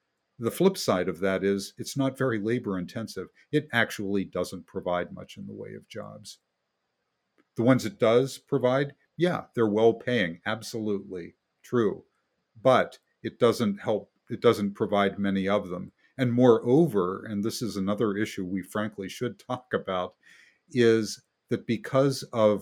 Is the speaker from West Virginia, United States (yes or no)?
yes; West Virginia, United States; born there; Back when I was born in West Virginia, the coal industry employed directly about 140,000 people